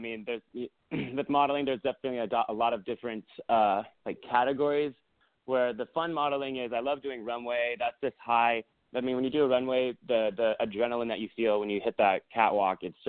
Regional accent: Simi Valley, California, United States; I was born and raised in Simi Valley, which is a city that's outside of Los Angeles, but you know, like 35 or 40 minutes or so outside of Los Angeles.

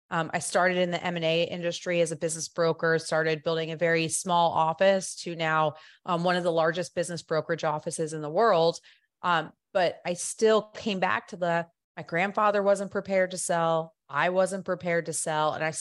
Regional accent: New Jersey, United States; So I grew up in New Jersey. I was not born to be an entrepreneur.

